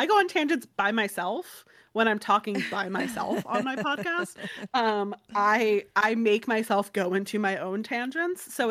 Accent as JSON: {"language": "English", "region": "Florida", "country": "United States", "said": "I mean, I'm originally from Florida, which I think I don't even have to elaborate anymore."}